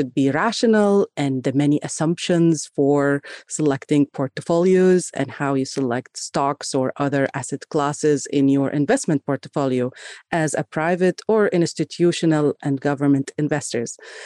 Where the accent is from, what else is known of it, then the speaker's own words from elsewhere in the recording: Kuwait; also born or lived in Egypt; So I grew up in Kuwait, between Kuwait and Egypt, as a matter of fact, early in my studies and career.